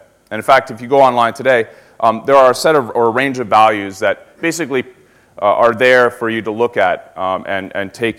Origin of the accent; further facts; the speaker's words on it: Canada; I'm originally from Canada, so it should make for an interesting dynamic up here.